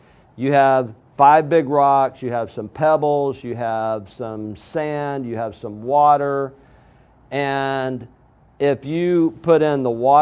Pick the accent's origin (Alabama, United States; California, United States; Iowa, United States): Alabama, United States; I mean, dude, I'm from Alabama, okay? I didn't even go to college.